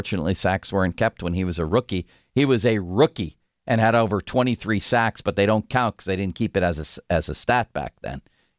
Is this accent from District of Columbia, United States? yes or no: no; Buffalo, New York, United States; And, you know, I'm from Buffalo, but I also have a longtime affinity for the Lions for some reason.